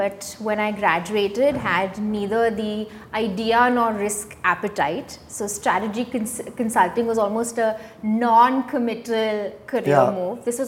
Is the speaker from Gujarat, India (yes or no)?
yes; Vadodara, Gujarat, India; So born and raised in Baroda, was raised by my Nana Nani. Mom was in the UN, so was posted all over, mainly Africa.